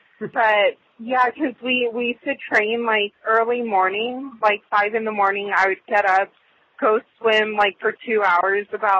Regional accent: Las Vegas, Nevada, United States; Well, being born and raised, like, I know a lot of people say, like, it's pretty rare, but I actually love it.

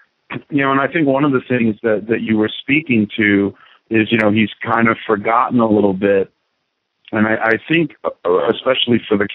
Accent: Long Island, New York, United States; being that, you know, shirt-tearing Hulkamaniac in the 80s growing up on Long Island and, you know, my Italian relatives from Brooklyn watching me watch wrestling

